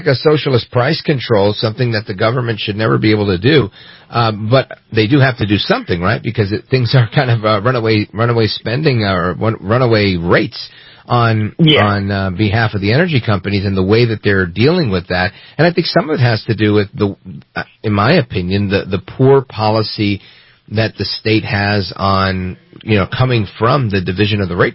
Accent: Brooklyn, New York, United States; now in Bergen County, United States; I grew up in Brooklyn, New York, but I live in New Jersey. I live in Bergen County

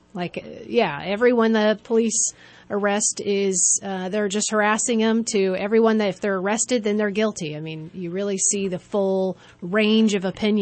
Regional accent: California, United States; also born or lived in Alaska / Nebraska; I was raised in the military family in the Air Force, so we moved all over the United States, lived in Alaska, Nebraska, on the East Coast. We ended up here in California when I was about 11 years

